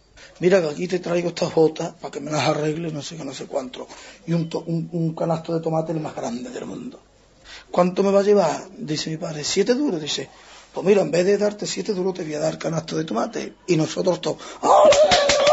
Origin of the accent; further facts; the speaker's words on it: Puebla de Cazalla, Andalusia, Spain; soy de Puebla de Casalla, vivo en mi pueblo parte del tiempo. La otra parte del tiempo la vivo en Madrid.